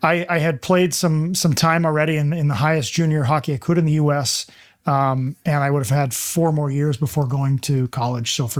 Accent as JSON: {"language": "English", "region": "New York", "country": "United States", "tie": "born or raised there", "also_born_or_lived": "Oregon", "said": "So I was born in Oregon. When I was two, we moved to upstate New York. That's where I fell in love with hockey."}